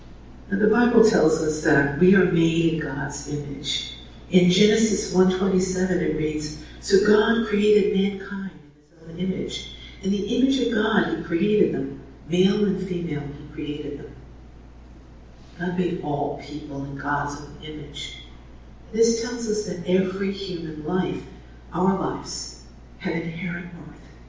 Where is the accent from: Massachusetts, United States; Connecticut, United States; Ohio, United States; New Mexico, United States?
Massachusetts, United States; Fall River; here you should know that my grandmother had an accent of Boston and my hometown of Fall River, and it sounded a little like New York.